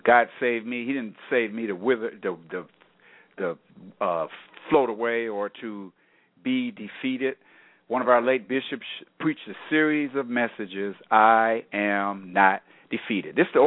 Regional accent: Detroit, Michigan, United States; because I am from the Metro Detroit area, and you go to Canada

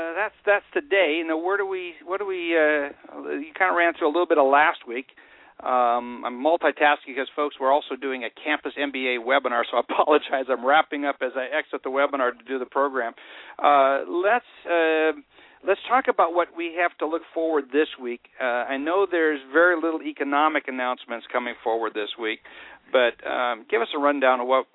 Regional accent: Minnesota, United States; Doug's from my hometown in Minnesota where I grew up

